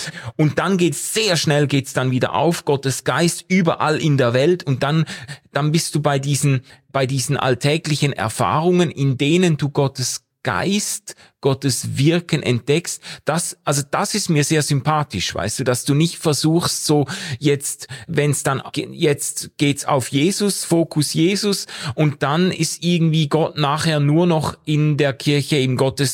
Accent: Basel, Basel-Stadt, Switzerland; ich komme ja aus Basel, da ist das Breitensport Rheinschwimmen

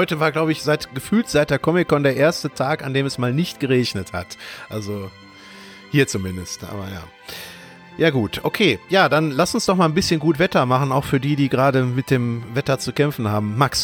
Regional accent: North Rhine-Westphalia, Germany; wir sind ja aus dem Kreis Olpe.

